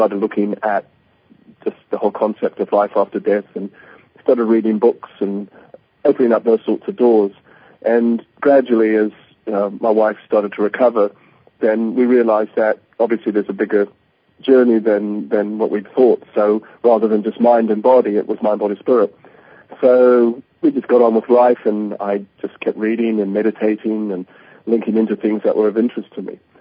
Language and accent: English; New Zealand; also born or lived in Canada; I was born in Canada, made in New Zealand